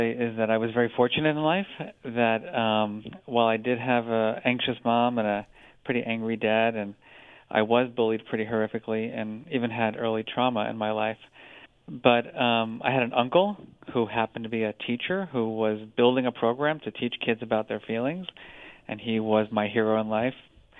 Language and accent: English; New Jersey, United States; because he was studying where I grew up in New Jersey